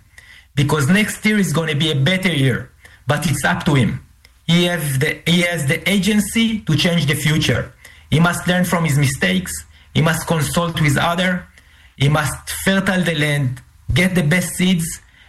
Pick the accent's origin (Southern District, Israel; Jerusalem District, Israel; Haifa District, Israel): Haifa District, Israel; Benyamina; Benyamina, in my hometown, in my home, yes.